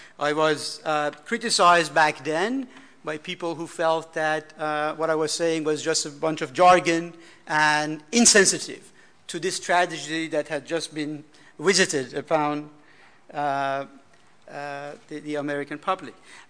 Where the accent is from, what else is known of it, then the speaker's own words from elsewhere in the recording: Iran; I am an Iranian by birth. I come from Iran.